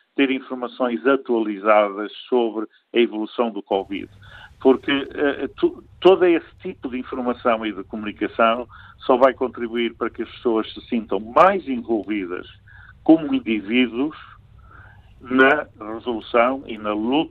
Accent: Portugal; normalmente nós somos portugueses, falamos português

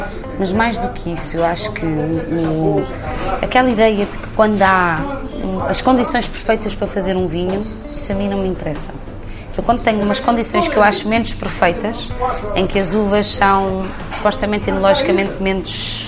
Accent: Lisbon, Portugal; Eu sou de Lisboa, mas o meu coração está no Douro.

